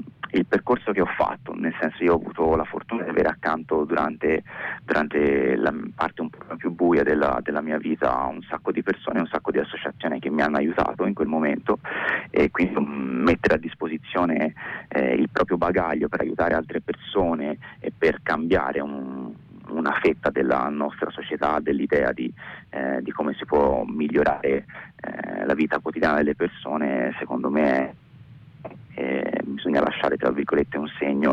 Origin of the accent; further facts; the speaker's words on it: Florence, Tuscany, Italy; now in Milan, Italy; io sono un ragazzo di 38 anni e in questo momento sono, anche se sono fiorentino, sono a lavorare a Milano